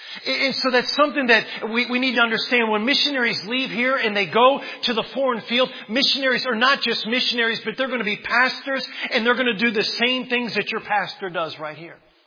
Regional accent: Washington, District of Columbia, United States; I grew up driving on the Beltway.

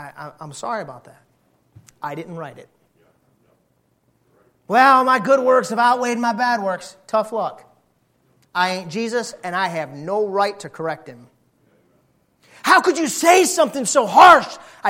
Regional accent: United States; I'm an American Christian. Right here in my air condition, right home in my air condition, sit in my air conditioned house.

